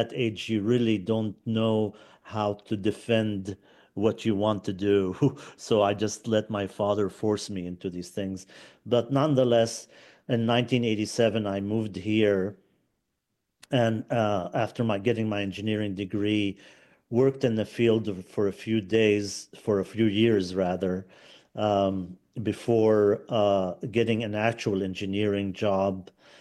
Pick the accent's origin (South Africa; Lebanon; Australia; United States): Lebanon; also born or lived in Saudi Arabia / Bahrain; Well, I was born and raised in Lebanon, and I grew up both in Lebanon, later moved to live in Saudi Arabia for a length of time because my father worked there.